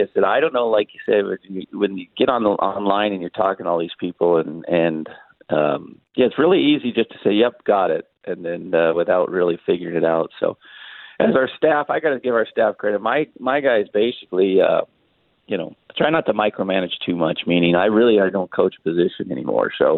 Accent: Montana, United States; I'm from Montana, so that's right.

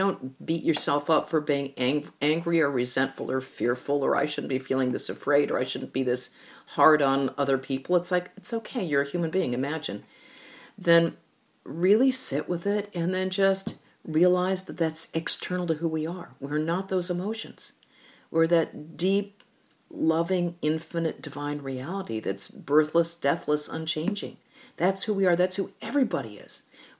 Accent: United States; everyone else be damned because I'm free, I'm an American.

